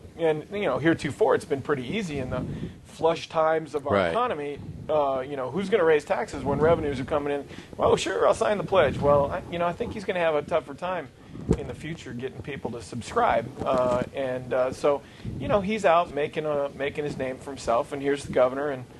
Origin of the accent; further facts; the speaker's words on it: Michigan, United States; now in Arizona, United States; I grew up in Michigan, like Steve grew up in Michigan.